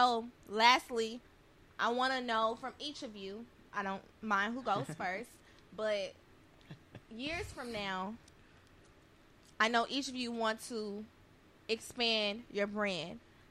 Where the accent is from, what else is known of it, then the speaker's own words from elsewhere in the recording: Dallas, Texas, United States; this is where I'm from. This is my hometown, but I don't feel like I receive that type of, in Dallas specifically